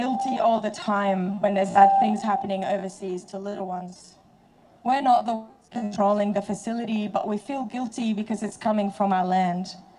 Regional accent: Syria; I come from Syria. My parents are from lineage of Palestine and Armenia

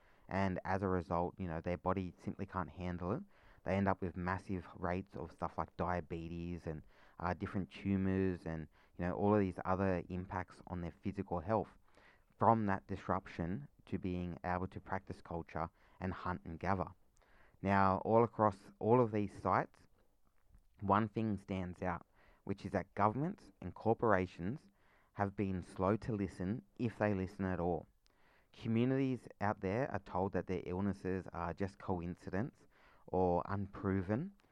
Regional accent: Wreck Bay, Jervis Bay Territory, Australia; I'm actually traditionally from Wreck Bay. I've lived there quite a lot of my life.

